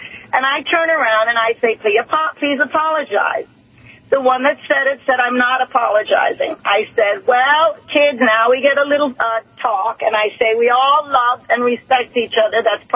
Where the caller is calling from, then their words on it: St. Thomas, U.S. Virgin Islands; also born or lived in St. Croix; I'm calling from the beautiful Virgin Islands of St. Thomas. I was born on St. Croix and St. John.